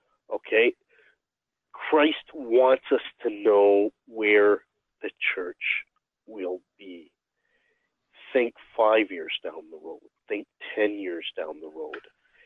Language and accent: English; Canada; Now, I'm Canadian. You got a lot of Canadian listeners.